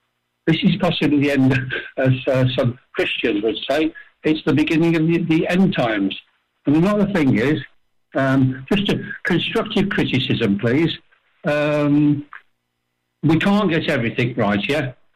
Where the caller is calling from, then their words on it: Balearic Islands, Spain; Good morning, everyone. … from Mallorca.